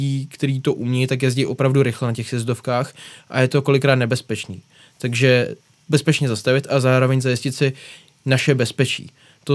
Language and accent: Czech; Prague, Czechia; já jsem jako původně Pražák a město mi už moc nevoní jako hory.